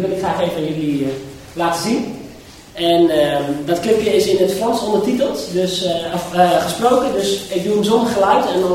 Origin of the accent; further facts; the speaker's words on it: Netherlands; En bij het schaatsen zijn wij als Nederlanders altijd succesvol en daar zijn we trots op